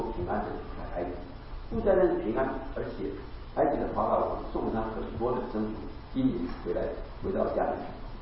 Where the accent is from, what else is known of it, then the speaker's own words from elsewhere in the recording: China; 因为我们中国人很熟悉的孔融让梨